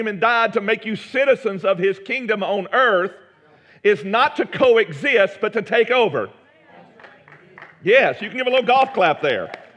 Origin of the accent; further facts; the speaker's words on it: United States; born there; first language English; I speak English because I'm an American. I drive on the right side of the road because I was born in America. It is my birth rights. It is my birth culture, and I have this English as my birth language.